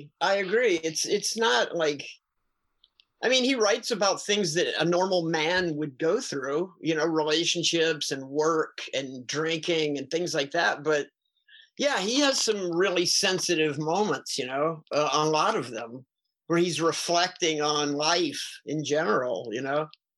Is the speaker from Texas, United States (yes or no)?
no; New Orleans, Louisiana, United States; is, you know, I'm from New Orleans